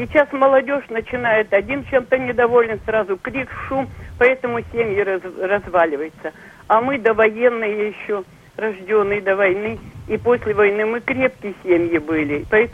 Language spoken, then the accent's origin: Ukrainian; Zaporizhzhia, Zaporizhzhia Oblast, Ukraine; я із Запорожжя.